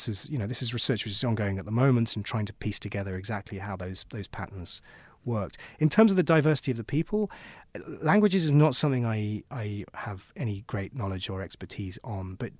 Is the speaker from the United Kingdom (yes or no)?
yes; United Kingdom; I'm British. Mm. We are an island nation